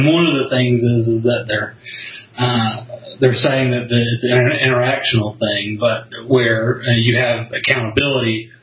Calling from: Florida, United States

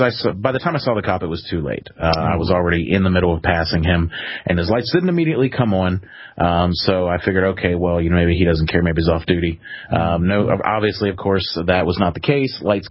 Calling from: Clarksburg, West Virginia, United States; Oh, I'm in Clarksburg, West Virginia.

